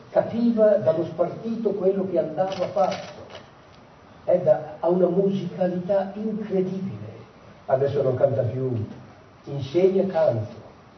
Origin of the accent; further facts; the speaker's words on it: Rome, Lazio, Italy; Io sono romano, amo la mia città